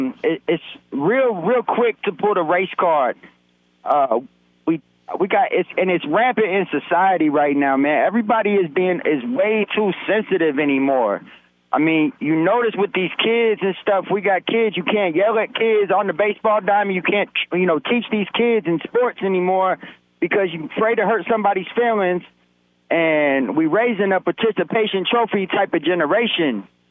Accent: Chicago, Illinois, United States; I'm from Chicago. I'm in the South Side. I'm a White Sox fan.

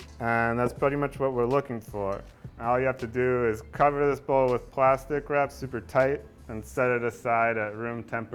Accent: Italy; Today we're talking pizza, something I feel super strongly about. I grew up in Italy

